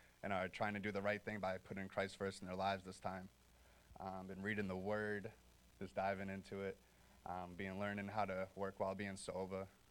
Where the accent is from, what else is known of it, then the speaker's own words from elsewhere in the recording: Lawrence, Massachusetts, United States; I am 23 years old. I was born and raised in Lawrence, Massachusetts